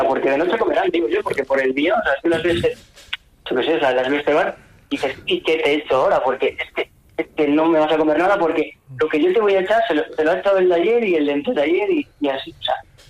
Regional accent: Basque Country, Spain; cuando yo vivía en el pueblo, que yo soy del País Vasco, vivía ahí en un pueblecito con mi madre, mi padre y mis abuelos

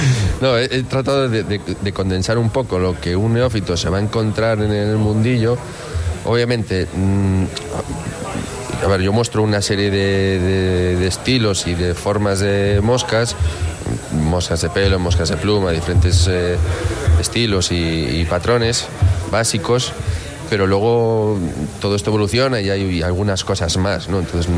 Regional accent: Galicia, Spain; como yo, además, como buen gallego, relativizo todo

